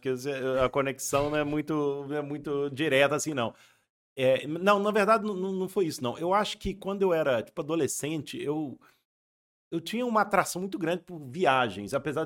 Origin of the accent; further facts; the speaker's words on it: Minas Gerais, Brazil; accent: mineiro; moved away; Agora, saí do Brasil, mas Minas Gerais também nunca saiu. Você vê que o sotaque continua, mineirinho, atleticano, galo.